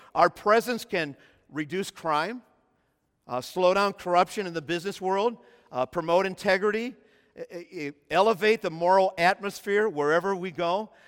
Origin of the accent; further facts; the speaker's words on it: Omaha, Nebraska, United States; also born or lived in Iowa; I was born in Iowa, but we grew up in Omaha, and some people in Iowa say, well, you should be a Cyclone fan